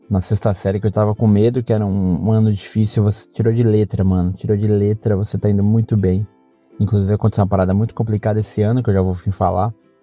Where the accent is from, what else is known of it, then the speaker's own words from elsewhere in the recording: Brazil; Embora eu sempre fale que nós somos brasileiros, né?